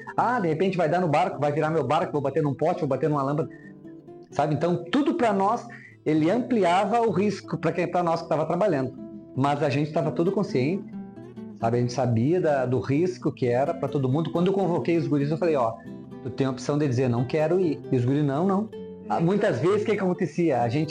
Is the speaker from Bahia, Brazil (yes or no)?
no; Cruz Alta, Rio Grande do Sul, Brazil; De onde que vocês são? Eu, Cruz Alta, de novo, né? Cruz Alta, Egi, Panambi, Santo Anjo, Santa Rosa.